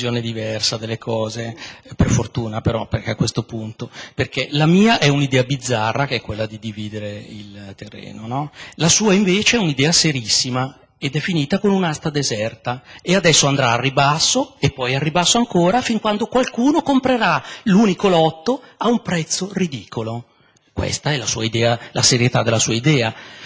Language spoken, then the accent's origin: Italian; Colico, Lombardy, Italy; io dal 1972 che sono impegnato a Colico per difendere il mio territorio, il mio paese.